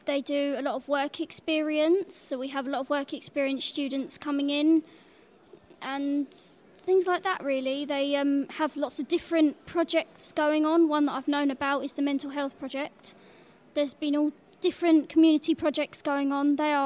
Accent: Minster, South East England, United Kingdom; I'm from Minster on the Isle of Sheppey in Kent. I'm 20 years old and I'm completely blind.

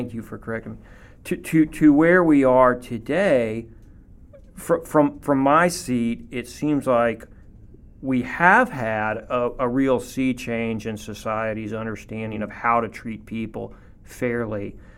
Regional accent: Alabama, United States; I saw gay people treated as when I was growing up in Alabama

